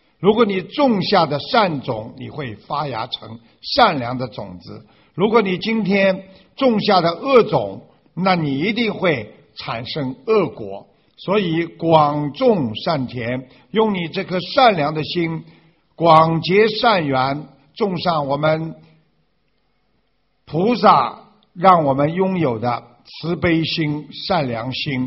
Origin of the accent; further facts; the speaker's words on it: Shanghai, China; 我是来自上海的